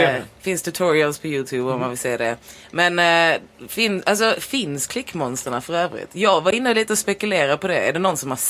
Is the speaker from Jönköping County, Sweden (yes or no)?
no; Lund, Skåne, Sweden; now in Stockholm, Sweden; jag märker ju skillnaden på fåglarna i Stockholm och fåglarna hemma i Lund liksom. Mm. Och Lund är lite av en småstad, hur mycket man än tror att det är en stor stad.